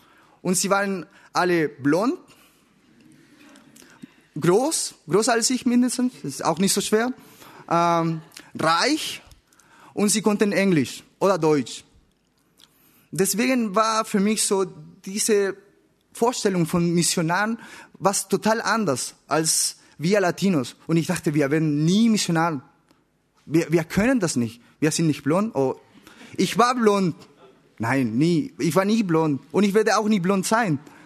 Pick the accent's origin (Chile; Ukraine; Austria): Chile; German is a second language; now in Germany; Ich komme aus Chile.